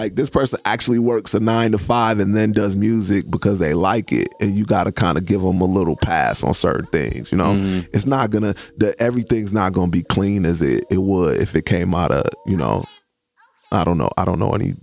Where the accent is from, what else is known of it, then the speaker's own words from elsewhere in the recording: Chicago, Illinois, United States; I'm from Chicago, so you can't feel the Detroit rappers